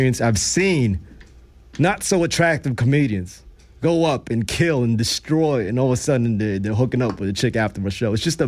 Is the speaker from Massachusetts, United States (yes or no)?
no; Jersey City, New Jersey, United States; All my life, I grew up in Jersey City where everybody's trying to hustle each other.